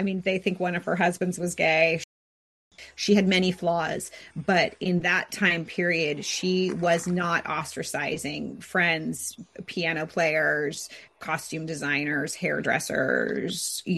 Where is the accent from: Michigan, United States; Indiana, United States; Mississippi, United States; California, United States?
California, United States; San Francisco; you know, I grew up in San Francisco and as a young person knew the Friends of Dorothy code.